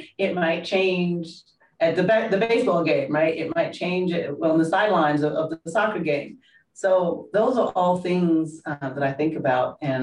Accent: United Kingdom; accent: British; And that was my accent, right? I had a British accent. I don't have a British accent anymore.

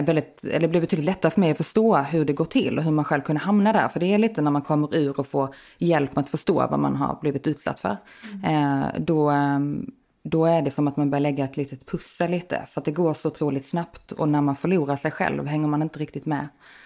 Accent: Skåne, Sweden; moved away as an adult; now in Stockholm, Sweden; Att jag är född från Skåne, flyttade upp till Stockholm efter gymnasiet in på sig.

